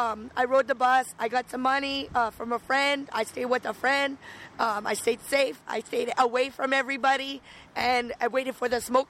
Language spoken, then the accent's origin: English; San Diego, California, United States; I'm from San Diego.